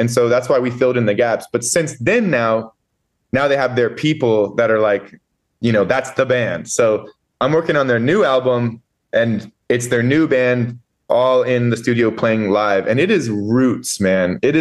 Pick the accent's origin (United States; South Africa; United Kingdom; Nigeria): United States; Texas; Because we're outliers from these two sides, and we're also from Texas.